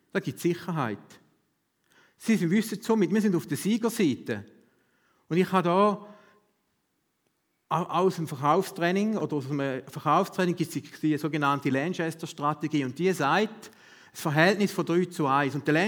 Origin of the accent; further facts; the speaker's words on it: Löningen, Lower Saxony, Germany; ich komme aus Löningen, darum kann ich es mir dort gut vorstellen